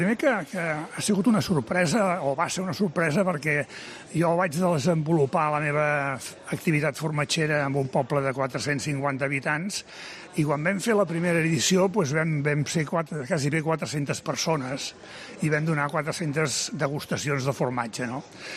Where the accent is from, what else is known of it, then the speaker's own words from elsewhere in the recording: Terrassa, Catalonia, Spain; jo sóc nascut a Terrassa, que és una ciutat a prop de Barcelona. Sóc un jove d'una ciutat industrial que va estudiar capacitació agrària per anar-se'n a viure al camp